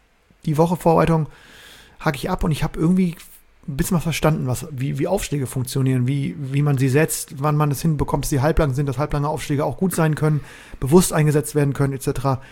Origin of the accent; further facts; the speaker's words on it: Bremen, Germany; Ich glaube, ich war so 15 oder 16 und habe viel beim Tischtennisverband Niedersachsen als Bremer damals mittrainieren dürfen.